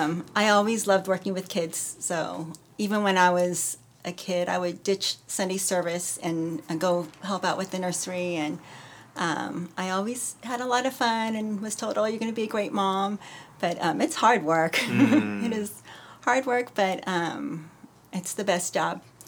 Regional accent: California, United States; I grew up here in Southern California.

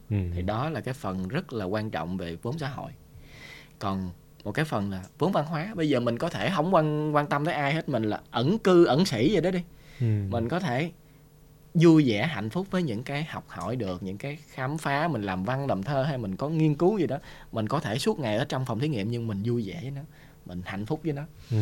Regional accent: Mekong Delta, Vietnam; Nhưng mà khi người ta hiểu là mình miền Nam, đặc biệt là mình lên lớn lên ở miền Tây.

